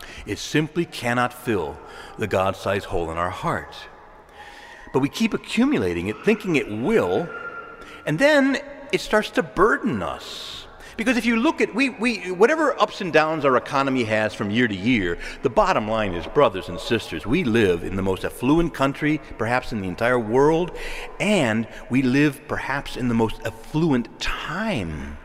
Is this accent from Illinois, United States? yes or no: yes; Chicago, Illinois, United States; in his hometown of Chicago, and it's my hometown as well, where I was born